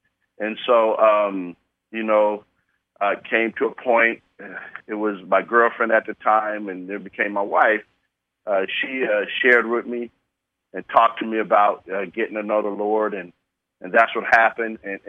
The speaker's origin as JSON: {"language": "English", "town": "Sacramento", "region": "California", "country": "United States", "tie": "born or raised there", "said": "Well, as a young person growing up, I was in Del Paso Heights, and then I grew up in the South area."}